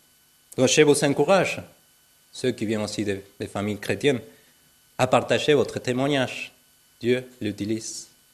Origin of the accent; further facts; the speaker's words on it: Argentina; Je ne viens pas de Venezuela, je viens de l'Argentine